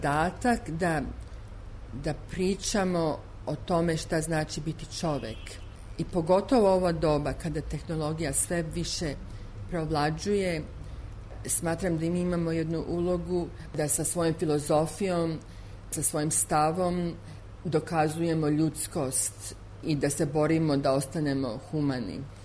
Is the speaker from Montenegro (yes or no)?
no; Serbia; Pošto kao Srpkinja